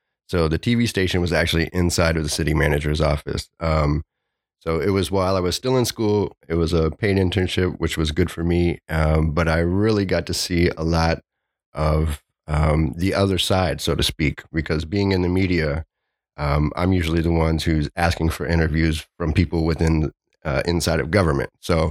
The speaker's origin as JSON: {"language": "English", "region": "Ohio", "country": "United States", "lives_now": "Tampa Bay, United States", "said": "I'm a transplant from Ohio. Got tired of the snow and cold and decided to come south for the winter"}